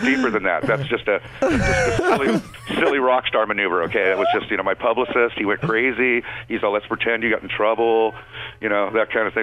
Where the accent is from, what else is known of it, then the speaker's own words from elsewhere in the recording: Laguna Beach, California, United States; I grew up in Laguna, so